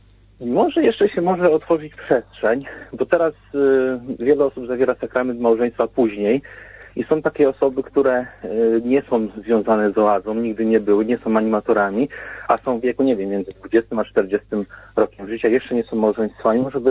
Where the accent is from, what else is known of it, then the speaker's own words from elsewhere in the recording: Świętokrzyskie Voivodeship, Poland; Ja w ogóle pochodzę z takiej małej wioski w województwie świętokrzyskim